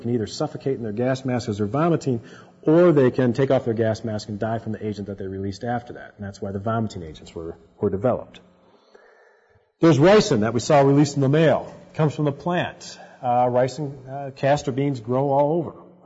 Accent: Michigan, United States; I come from Michigan, and Michigan State has a large veterinary school

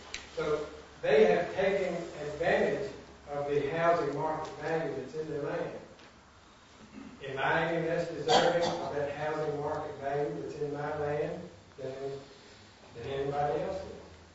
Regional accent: United States; I'm from Whitehall area in the county.

